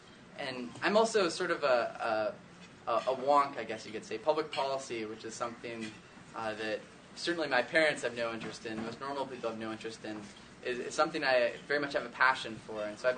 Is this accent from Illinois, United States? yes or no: no; Sitka, Alaska, United States; And I was born and raised here in Sitka. This is my home.